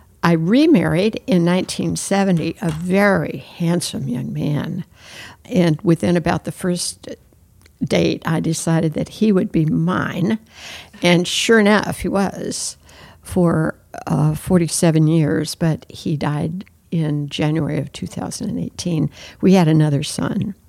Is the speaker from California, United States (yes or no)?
no; Wichita, Kansas, United States; I was raised in Wichita, Kansas, and I was raised to marry someone who was going to be remarkably successful